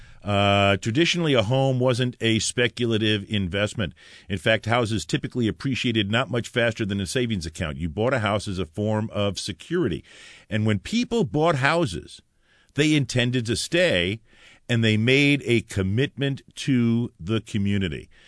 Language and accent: English; Bronx, New York, United States; I was born and raised in the Bronx. And I was I was raised on the absolute same street that my mom was raised in.